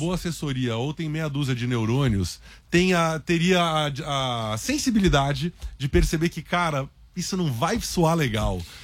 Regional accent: Brazil; Eu, como brasileiro, sei bem o que você pode fazer pra gente respeitar mais.

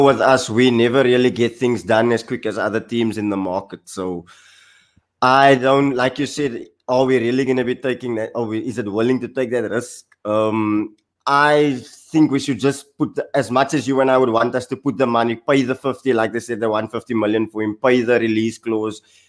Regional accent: Cape Town, Western Cape, South Africa; So I'm from Cape Town, South Africa.

